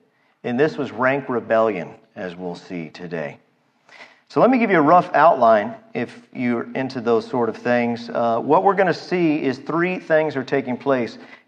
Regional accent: United States; being a American who loves freedom, I still wasn't over that 17-year-old Texas rule that says we have to wear seatbelts in the car.

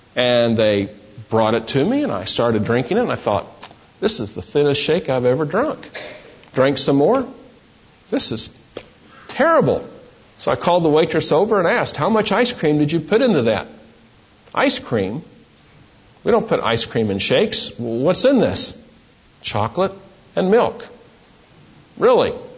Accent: Texas, United States; also born or lived in New Jersey; When I lived in New Jersey, and people found out that I was from Texas, I was always hearing, "Oh, you're from Texas. No, you talk funny.

